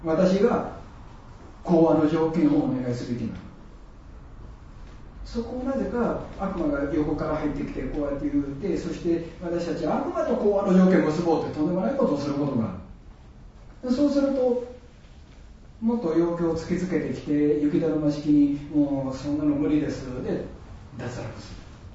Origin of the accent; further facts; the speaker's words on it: Takatsuki, Osaka, Japan; 私の出身地である高槻の戦国時代の時の城主